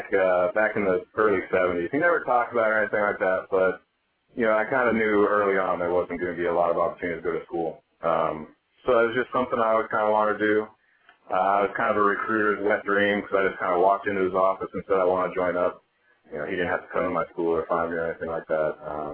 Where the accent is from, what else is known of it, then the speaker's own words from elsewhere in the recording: North Dakota, United States; So I was born and raised in North Dakota. And the Navy was an incredibly quick way to get out of North Dakota.